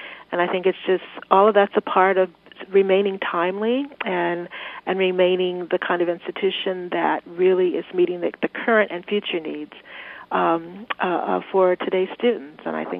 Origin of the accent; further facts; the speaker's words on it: Missouri, United States; I grew up not in New York. I grew up in Missouri in a very small rural community.